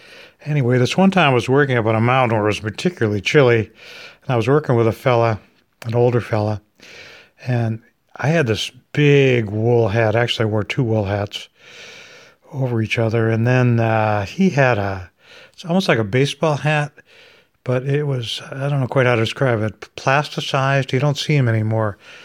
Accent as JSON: {"language": "English", "region": "New Hampshire", "country": "United States", "said": "I was from New Hampshire, and I didn't think it was particularly great weather."}